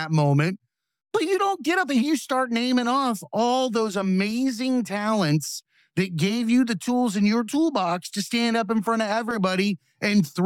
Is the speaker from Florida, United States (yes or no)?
yes; Florida, United States; I'm from Florida, man.